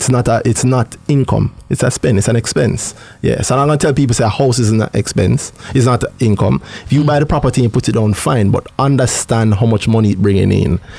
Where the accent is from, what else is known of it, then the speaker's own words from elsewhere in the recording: Jamaica; You, as a Jamaican, our life has been taught our entire lives that you already know enough to manage money